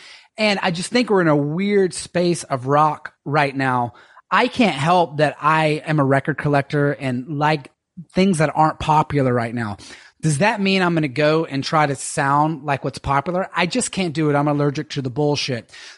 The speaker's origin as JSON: {"language": "English", "region": "the South", "country": "United States"}